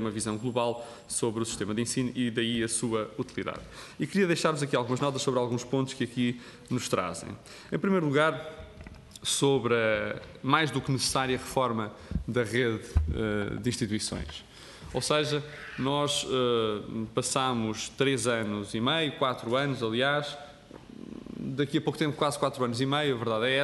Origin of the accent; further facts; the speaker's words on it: Coimbra, Portugal; porque sou de Coimbra